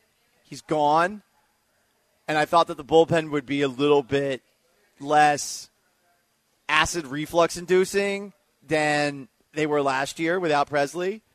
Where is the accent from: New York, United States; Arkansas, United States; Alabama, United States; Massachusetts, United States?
Massachusetts, United States; Boston; it used to drive me crazy how long Red Sox games were when I was a kid growing up in Boston.